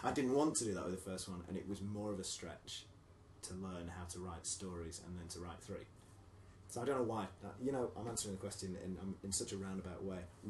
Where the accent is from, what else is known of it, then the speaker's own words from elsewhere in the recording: England, United Kingdom; accent: northern; So you can still hear it in my accent, you know. I speak to my mum and I go even more northern, and it's just part of me.